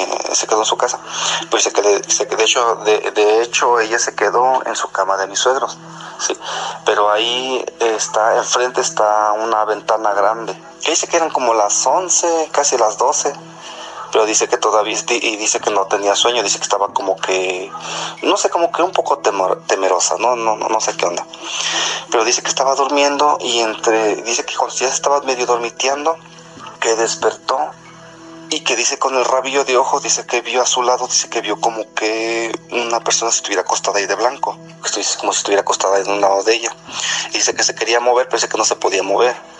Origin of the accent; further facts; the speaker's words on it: Veracruz, Mexico; now in Puebla, Mexico; De hecho, yo soy del estado de Veracruz. Y por cuestiones de trabajo nos fuimos para allá hace como casi 10 años.